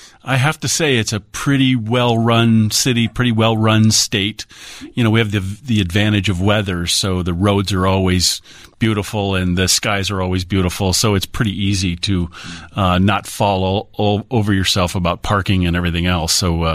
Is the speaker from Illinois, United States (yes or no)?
yes; Joliet, Illinois, United States; But we grew up in Joliet, so I've always considered myself a Chicagoan.